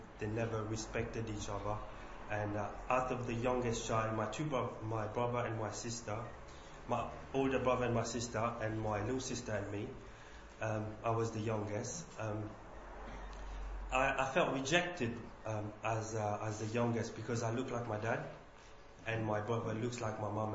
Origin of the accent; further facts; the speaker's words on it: Mauritius; moved away as an adult; now in England; I was born in Mauritius. I've come in England in 2004. To pursue my studies and go to university and learn management, because in Mauritius, it's a small island, there's only one university.